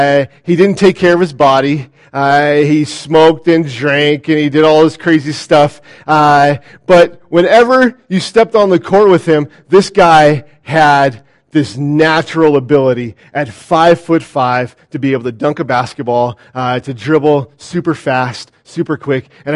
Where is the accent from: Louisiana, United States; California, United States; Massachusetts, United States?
California, United States; I grew up in a really rough area of Southern California, and I would go to these